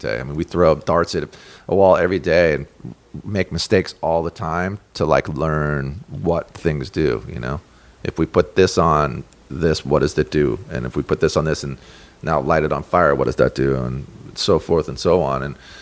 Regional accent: Montana, United States; I grew up in Montana, that, you know, like, I have a home in the Bridger Mountains.

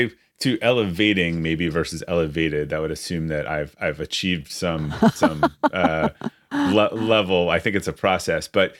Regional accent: Brookline, Massachusetts, United States; I grew up outside of Boston, a town called Brookline, so right outside of Boston.

